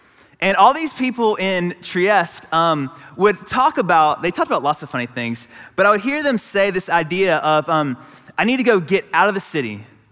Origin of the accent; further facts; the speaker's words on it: Raleigh, North Carolina, United States; moved away as an adult; now in Wilmington, United States; I grew up in Raleigh, North Carolina, and I moved here to Wilmington to go to UNCW.